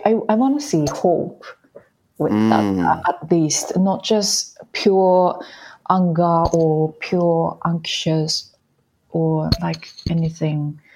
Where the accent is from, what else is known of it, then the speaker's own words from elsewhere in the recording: Shiretoko, Hokkaido, Japan; moved away; This song is about my hometown, actually, my own hometown, which is Hokkaido, Shiretoko in Japan. Shiretoko is such a beautiful natural place surrounded by beautiful forest and lots of different wild animals, including big bear or deer, and yeah, lots of beautiful animals. And since I left Japan